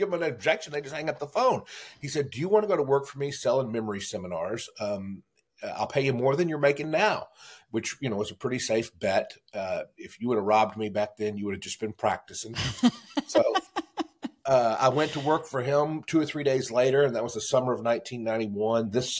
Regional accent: North Richland Hills, Texas, United States; also born or lived in Fort Worth; Well, I was born in Fort Worth, and I grew up in North Richland Hills.

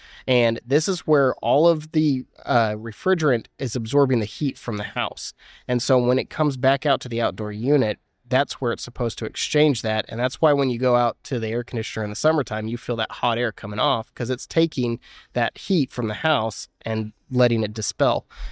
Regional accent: DeSoto, Texas, United States; moved away as an adult; also born or lived in Pennsylvania; I was originally from DeSoto, Texas. So two Texans moved out to Pennsylvania to meet each other.

